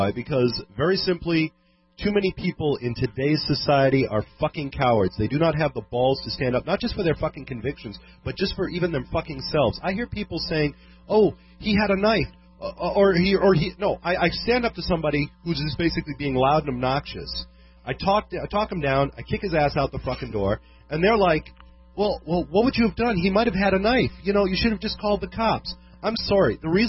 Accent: Ireland; I yak. I'm an Irishman.

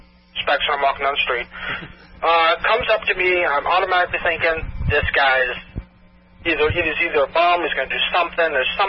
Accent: St. Louis, Missouri, United States; St. Louis, Missouri.

